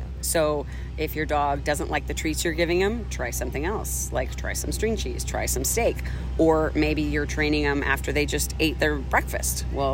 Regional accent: Colorado, United States; I'm from Colorado.

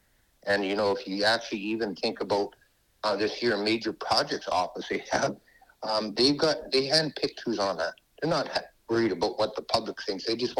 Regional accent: British Columbia, Canada; I am from the Tsayu, the Beaver Clan of the Wet'suwet'en, and I'm calling from my home here in Tekya, Eglogan.

